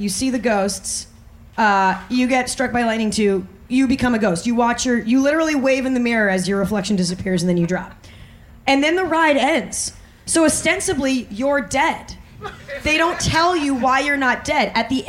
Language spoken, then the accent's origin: English; Long Island, New York, United States; I'm from Long Island. I can't pronounce Hugh.